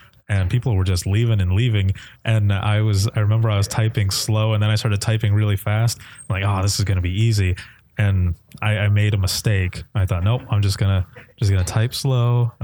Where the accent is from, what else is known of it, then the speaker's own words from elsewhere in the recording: Michigan, United States; also born or lived in Florida; I'm from Michigan, but I moved to Florida for, well, I went to visit for just a week and I stayed there for 3 years